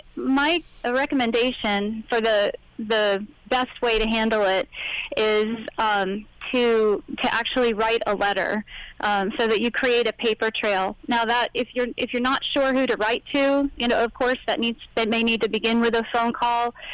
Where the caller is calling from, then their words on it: Orlando, Florida, United States; Oh, Orlando.